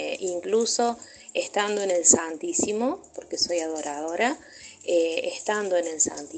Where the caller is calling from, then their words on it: Río Cuarto, Córdoba, Argentina; de Río Cuarto